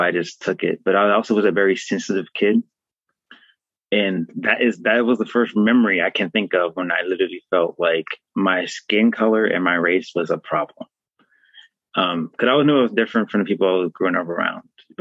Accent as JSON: {"language": "English", "region": "Texas", "country": "United States", "tie": "born or raised there", "said": "Growing up in South Texas, my family, we lived in the Latin area, and we're the only black family in the neighborhood, more than likely."}